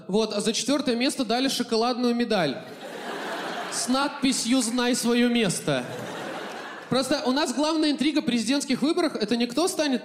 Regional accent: Belarus; Да, потому что мы белорусы, мы такая нация.

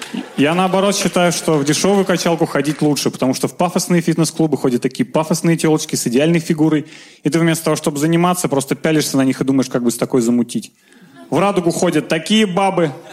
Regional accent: Nizhny Novgorod, Nizhny Novgorod Oblast, Russia; Мне 20 лет, я из Нижнего Новгорода.

